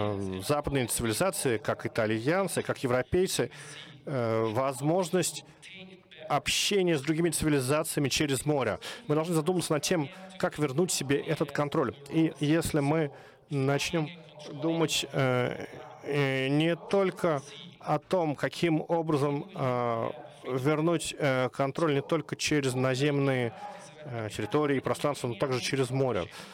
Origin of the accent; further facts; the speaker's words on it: Italy; Russian is a second language; Я же из Италии, но я могу скажу вам слово «пицца».